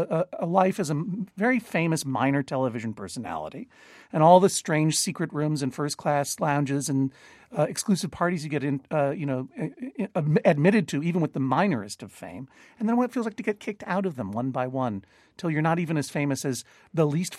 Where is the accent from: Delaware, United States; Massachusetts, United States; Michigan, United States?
Massachusetts, United States; Boston; This is my hometown NPR station.